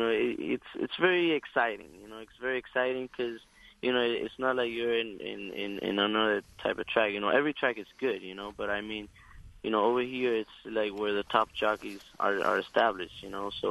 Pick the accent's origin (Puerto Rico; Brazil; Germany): Puerto Rico; San Juan; English is a second language; moved away as an adult; now in United States; I'm 28 years old. I'm born and raised in Puerto Rico, San Juan, Puerto Rico, and I got here into the United States. I think it was like in the year 2013.